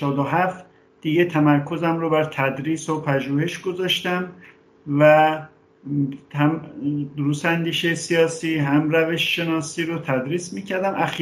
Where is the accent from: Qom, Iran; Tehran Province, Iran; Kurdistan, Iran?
Qom, Iran; born there; متولد شهر قم، در یه خانواده مذهبی روحانی متولد شدم.